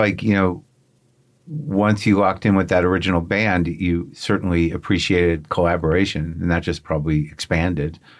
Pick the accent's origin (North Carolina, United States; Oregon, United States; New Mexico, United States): New Mexico, United States; I mean, I remember growing up in New Mexico, and I did it.